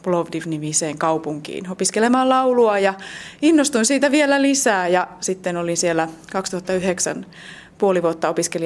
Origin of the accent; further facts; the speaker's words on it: Kiuruvesi, North Savo, Finland; mä asuin lapsena Kiuruvedellä, jossa alkoi vahva kanteleen opetus